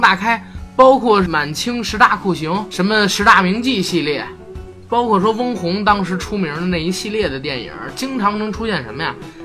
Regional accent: China; 我们作为孩子，作为大陆人，我们也没见过。

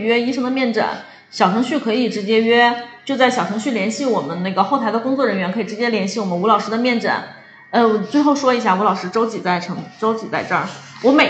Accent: northern China, China; 因为我老家是北方的嘛

